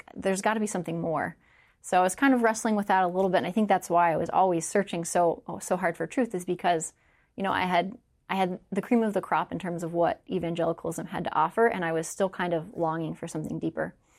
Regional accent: Florida, United States; In Florida.

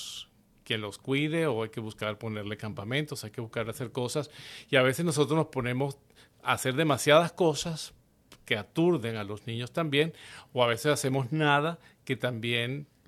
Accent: Venezuela; pues como en Venezuela, que de donde soy, que a las 5 de la mañana muchos niños ya se están levantando

